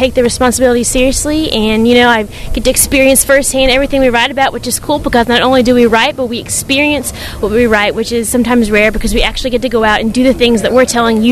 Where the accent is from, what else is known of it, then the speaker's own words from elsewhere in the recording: Nashville, Tennessee, United States; I grew up in Nashville, Tennessee.